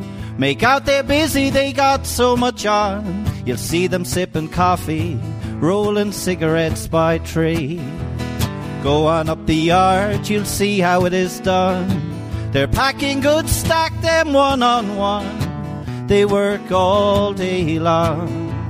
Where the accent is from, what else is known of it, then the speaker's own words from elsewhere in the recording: Loughrea, Connacht, Ireland; I love rural Ireland, and I'm from Loughrea, and I bought a house in Ahaskra, so I haven't strayed far from home.